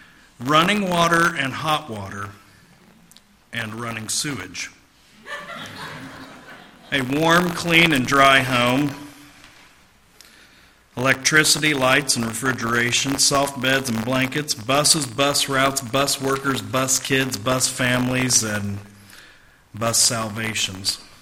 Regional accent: United States; that I'm an American and that I do still have freedoms and liberty.

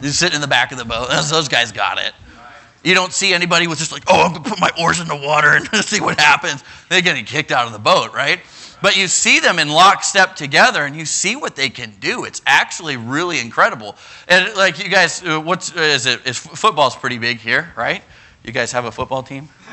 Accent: Minnesota, United States; I grew up in Minnesota, we play hockey, right?

